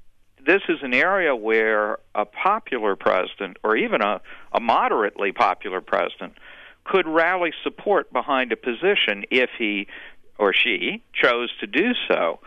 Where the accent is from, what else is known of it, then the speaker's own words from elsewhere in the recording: Alabama, United States; The right letter of the alphabet, but a little further east. I grew up in Alabama.